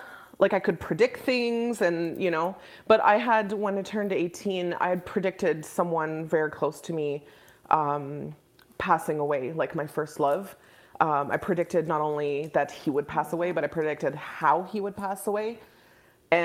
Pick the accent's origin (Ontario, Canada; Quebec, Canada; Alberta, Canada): Quebec, Canada; I was young because I grew up in Quebec, and my last year of high school, I was still 16.